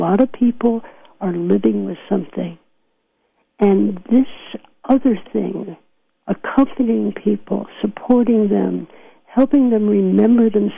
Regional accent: New York, United States; accent: New York; now in California, United States; I hear my New York accent coming back. Yeah. It's been 45 years I've been out here in California, and I'm starting to talk like a New Yorker

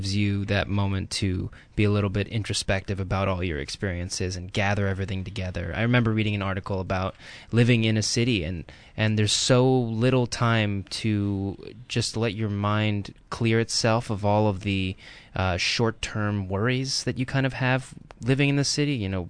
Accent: New York, United States; as a New Yorker, going out there is like

